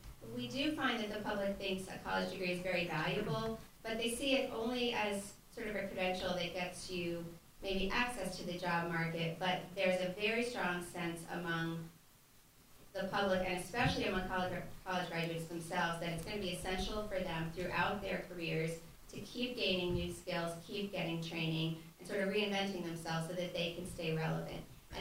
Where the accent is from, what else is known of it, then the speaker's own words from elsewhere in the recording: Washington, District of Columbia, United States; So since I'm from Washington, D.C., I'm unfortunately going to have to talk a little bit about partisanship.